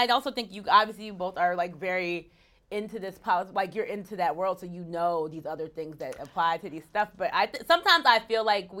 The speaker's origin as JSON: {"language": "English", "country": "United States", "said": "as a child of immigrants, like, I'm American. I have people in my family who were born in America and I have people who were not."}